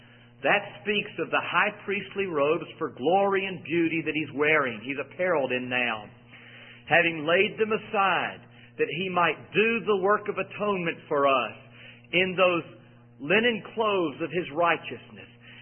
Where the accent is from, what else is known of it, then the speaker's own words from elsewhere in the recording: Fayetteville, United States; When I was growing up in Fayetteville, a church began, a strong Bible-teaching church at the time, evangelical, by the name of Church of the Open Door there in Fayetteville.